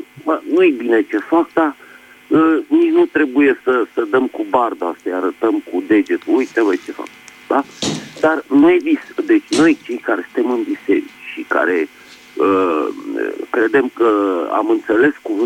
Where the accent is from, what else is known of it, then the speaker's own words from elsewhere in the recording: Bucharest, Romania; din București.